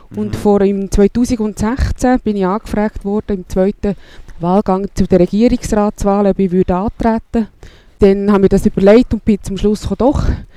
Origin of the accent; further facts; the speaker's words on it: Bern, Switzerland; Ich bin im Kanton Bern aufgewachsen und war dort in der CVP. Im Jahr 2007, 2008 bin ich in die Ostschweiz gekommen